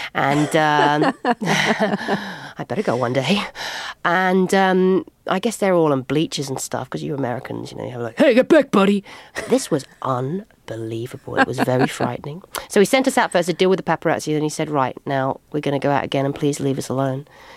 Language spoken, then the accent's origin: English; United Kingdom; now in California, United States; hello, I'm British and I live in California right now.